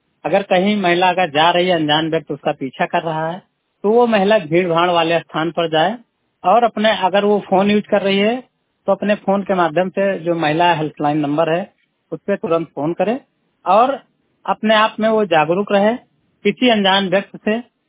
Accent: Harraiya, Uttar Pradesh, India; मैं हररैया सतगढ़ ब्लॉक से हूँ। मेरा उम्र 33 साल है। हमारे एरिया का पिन कोड है 27-12-05।

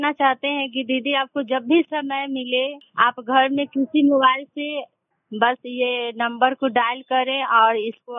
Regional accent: Patahi, Bihar, India; मैं पताही पंचायत की रहने वाली हूँ

